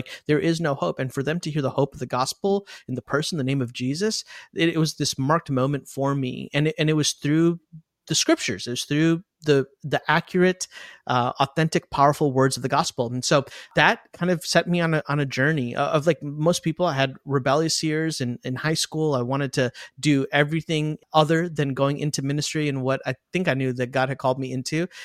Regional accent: India; So I'm Indian, from India. It is not common, let me say it that way, to have an Indian who grew up in a Christian household.

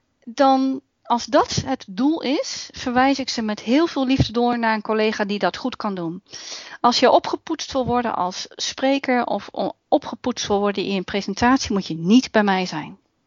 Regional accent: The Hague, South Holland, Netherlands; ik kom oorspronkelijk uit Den Haag

